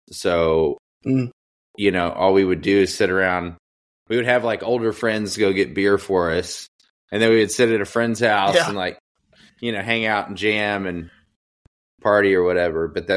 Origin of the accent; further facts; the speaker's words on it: Bowling Green, Kentucky, United States; also born or lived in Madisonville; I was born in Madisonville, which is like a small like coal mining town, northwest part of Kentucky, and then pretty much grew up from the age of 5 until I left with the band when I was like 16 in Bowling Green.